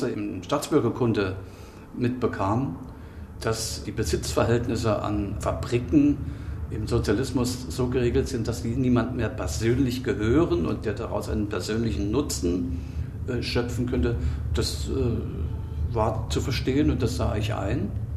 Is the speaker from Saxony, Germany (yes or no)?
yes; Saxony, Germany; Ich bin im Erzgebirge geboren, 1953, also 8 Jahre nach dem Krieg. Wir wohnten in mehreren kleineren Ortschaften in der Nähe von Karl-Marx-Stadt.